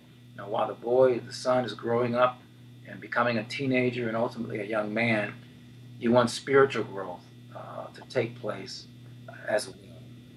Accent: Los Angeles, California, United States; Organizations, I was involved, even in, growing up in the Crenshaw District, I was involved in the Boy Scouts, the Cub Scouts, Boy Scouts.

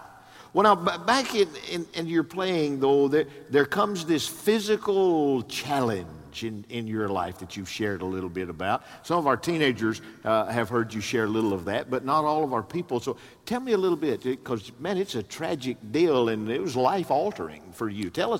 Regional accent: Detroit, Michigan, United States; I was born in Detroit, so I grew up a Red Wings fan. And some people don't like that when we, you know, but that's okay. And but that was my hockey background before coming south and being here.

